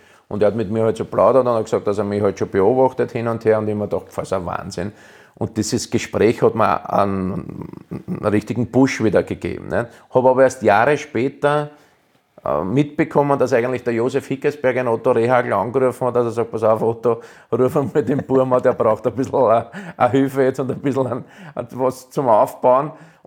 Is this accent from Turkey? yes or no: no; Austria; weil eigentlich hätte ich Fußballer des Jahres werden müssen in Deutschland und das als Ösi.